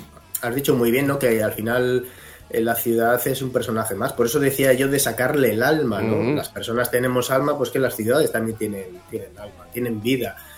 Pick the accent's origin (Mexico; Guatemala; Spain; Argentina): Spain; Salamanca, Castile and León; yo soy de Salamanca, vivo en Salamanca